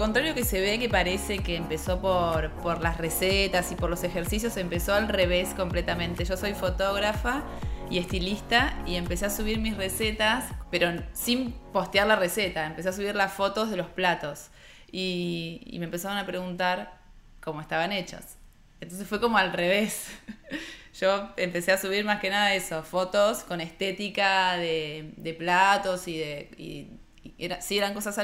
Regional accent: Necochea, Buenos Aires Province, Argentina; also born or lived in Mar del Plata; Yo no soy de acá, no sé si sabían, soy de Necochea. Viví casi toda mi vida allá. En un momento me fui a estudiar a Mar del Plata cuando terminé el secundario. Ahí estudié fotografía en una escuela de arte. Volví a Necochea 4 años después.

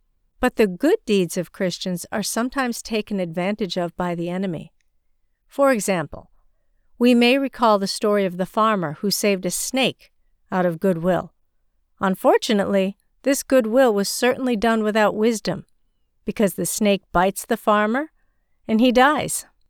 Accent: China; in my hometown in China

